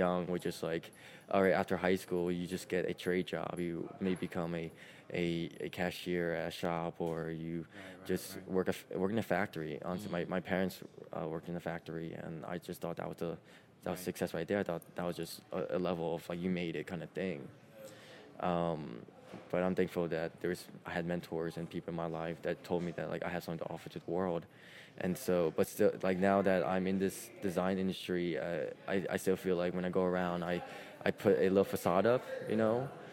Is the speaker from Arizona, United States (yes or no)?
no; Philadelphia, Pennsylvania, United States; But I grew up in Philadelphia, North Philadelphia, and yes, it's like the city.